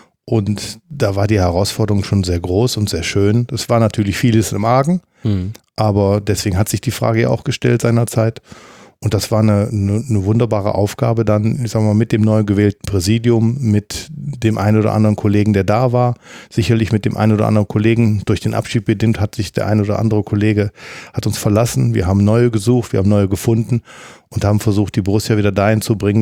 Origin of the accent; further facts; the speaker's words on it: Mönchengladbach, North Rhine-Westphalia, Germany; Aber man als Gladbacher Junge, aufgewachsen auf der Bürkelstraße, Fan dieses Vereins